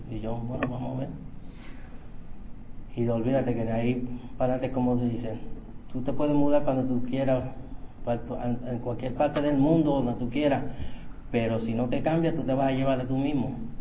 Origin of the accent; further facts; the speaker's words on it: New York, United States; Bueno, yo me crié en Nueva York.